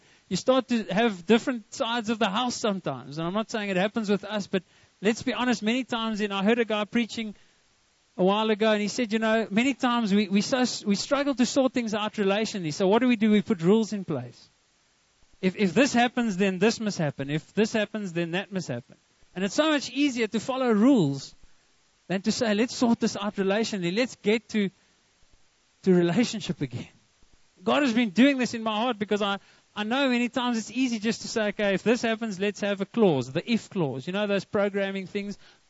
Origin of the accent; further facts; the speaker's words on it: Free State, South Africa; We come from the Eastern Free State and we don't want to go to Bloemfontein.